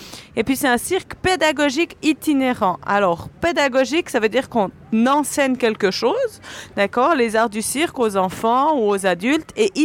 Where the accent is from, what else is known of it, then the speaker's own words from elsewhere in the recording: Ainay, France; je viens d'Ainay, donc juste à côté de Grand-Villard, et j'ai grandi, j'ai toujours habité à Ainay, jusqu'à maintenant que je suis partie avec le cirque.